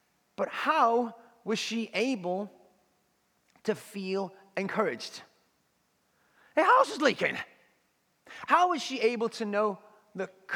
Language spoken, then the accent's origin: English; North West England, United Kingdom; my hometown growing up in the northwest of England.